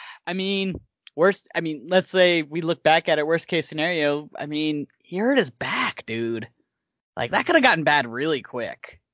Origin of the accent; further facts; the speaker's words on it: United States; But I mean, to me as an American fan, like I'm used to like coaches changing a lot for different sports